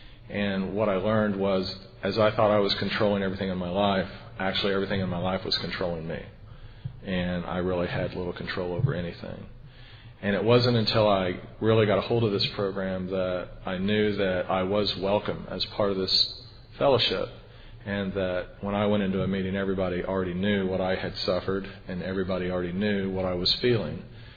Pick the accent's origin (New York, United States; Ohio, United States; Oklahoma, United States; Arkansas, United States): Oklahoma, United States; Oklahoma City; I am from Oklahoma City. My home group is the A1 Study Group in Edmond, Oklahoma.